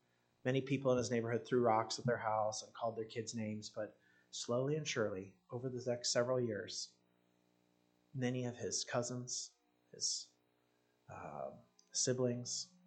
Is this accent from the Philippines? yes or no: no; Iraq; moved away; We came from Iraq as refugees, and we were helped by World Relief, which is a Christian organization that helps refugees.